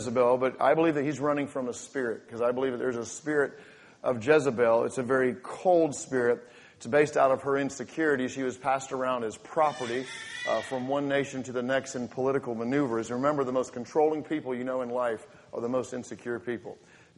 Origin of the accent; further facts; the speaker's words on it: England, United Kingdom; Obviously, I grew up in England. You can tell because of my accent, right?